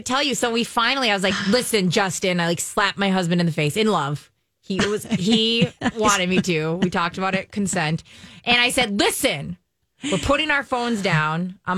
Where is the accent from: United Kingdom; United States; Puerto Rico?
United Kingdom; England; I'm English and angry.